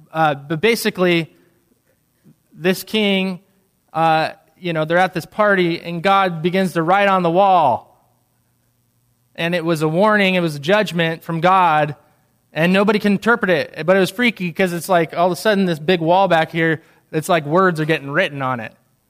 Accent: Kansas City, United States; So I'm sitting at this, I'm in my hometown, Kansas City, on a Christmas break.

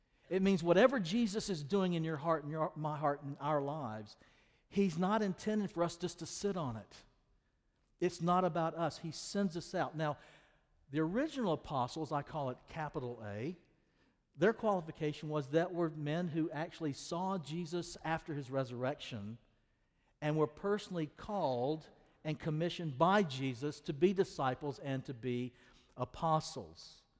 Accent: South Carolina, United States; Well, I'm from South Carolina. And you go, we don't sound real smart with that.

